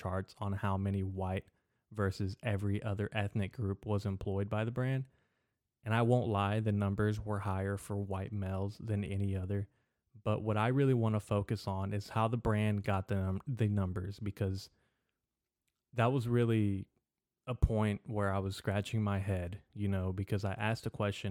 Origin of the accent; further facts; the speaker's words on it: United States; first language es; English is a second language; I am a son of two immigrants. I am first-generation American, and Spanish is my native language.